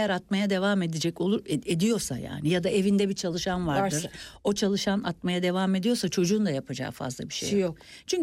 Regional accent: Diyarbakır, Diyarbakır Province, Turkey; also born or lived in İzmir; Benim çocukluğum babamın görevi dolayısıyla Diyarbakır'da geçti bir kısmı. Sonra İzmir'e geldik.

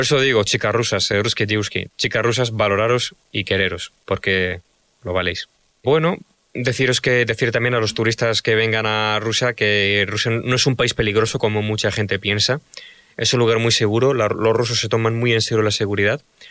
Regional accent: Granada, Andalusia, Spain; Granada, además, es mi ciudad natal, la tengo que promocionar, por supuesto.

